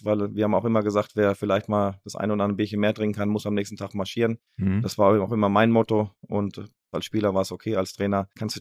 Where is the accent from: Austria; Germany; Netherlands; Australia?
Germany; Baden-Württemberg; Wurde ja immer gesagt, ja, ich bin Hesse und das, aber ich bin Badenser und das werde ich auch immer bleiben. Das ist meine Heimat. Ruhrgebiet hat mich geprägt, mein halbes Leben hier verbracht. Staatsbürgerschaft Ruhrgebiet habe ich angenommen, habe ich bekommen.